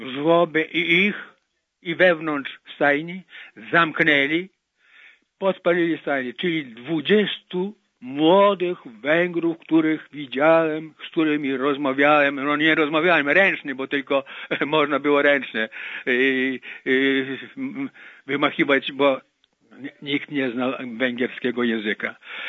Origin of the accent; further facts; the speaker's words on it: Terebovlia, Ternopil Oblast, Ukraine; wszystko na ziemi trębowskiej, bo ja jestem z Trębowli, proszę panią